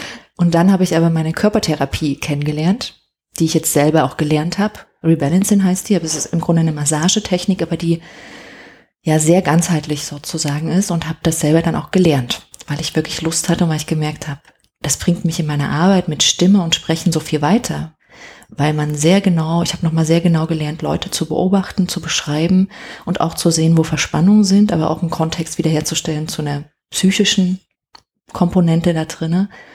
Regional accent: Dresden, Saxony, Germany; ich mit meinem Mann dann nach Dresden in meine Heimat gegangen, wo ich ja auch lange dann nicht gelebt hatte.

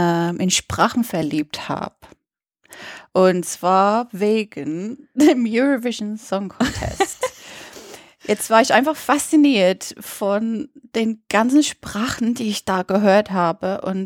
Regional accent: United Kingdom; So, ich bin Britin, ich bin 39 und ich lebe zwei Parallelleben.

